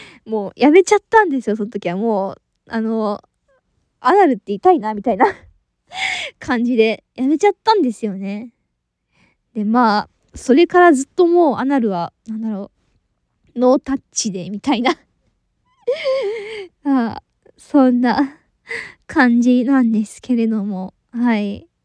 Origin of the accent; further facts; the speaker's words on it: Kansai, Japan; 出身地は、関西です。